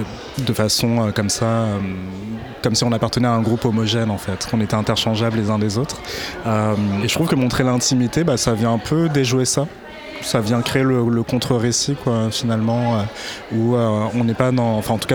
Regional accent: Hauts-de-France, France; c'est la première fois qu'ils sont montrés en Picardie. Et je suis Picard.

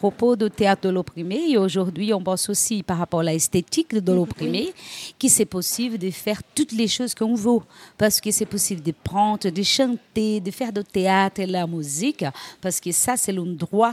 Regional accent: Rio de Janeiro, Brazil; French is a second language; Je suis brésilienne, je viens de Rio de Janeiro.

